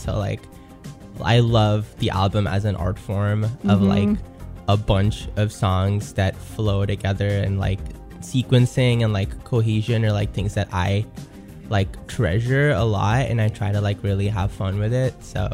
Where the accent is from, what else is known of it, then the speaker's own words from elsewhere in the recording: Pakistan; I'm from Pakistan, so I'm very inspired by like Pakistani percussive styles